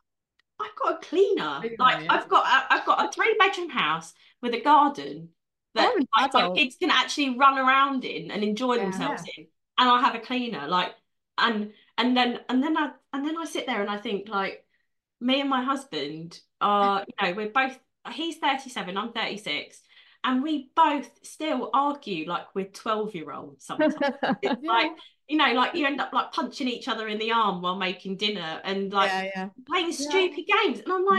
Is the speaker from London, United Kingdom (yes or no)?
yes; London, United Kingdom; because I grew up in North London, so my bus pass could get me all around London.